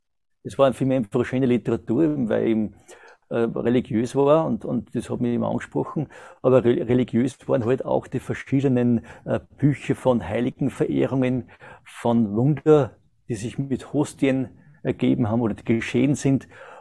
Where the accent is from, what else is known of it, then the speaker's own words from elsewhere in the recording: Austria; now in Germany; bin 1970 geboren in Österreich